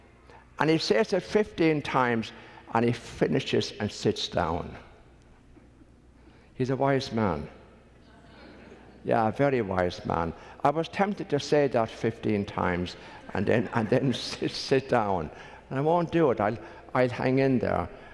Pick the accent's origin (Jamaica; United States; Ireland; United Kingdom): Ireland; And as an Irishman, I have to be very fair too and say our own country, little Ireland